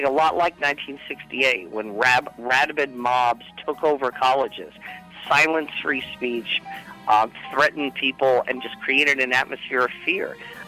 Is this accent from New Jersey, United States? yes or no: no; New York City, New York, United States; I grew up in the same neighborhood as Donald Trump. I grew up